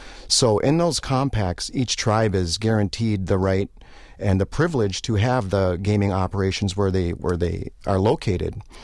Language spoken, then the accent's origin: English; Wisconsin, United States